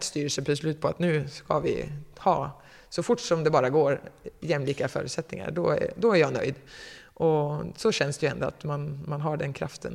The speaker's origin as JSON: {"language": "Swedish", "town": "Katrineholm", "region": "Södermanland", "country": "Sweden", "said": "Hon är ju också från Katrineholm, där jag kommer ifrån. Jag kommer inte från Katrineholm riktigt, om vi ska peta, men ish."}